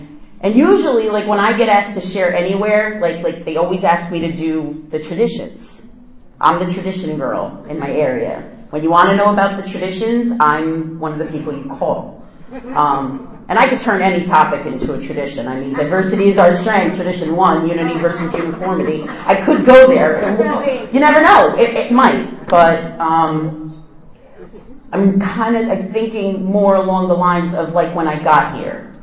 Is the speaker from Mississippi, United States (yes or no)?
no; New Jersey, United States; live 8 minutes away from the George Washington Bridge, so I'm at like the tip north of New Jersey. I grew up in Bergen County.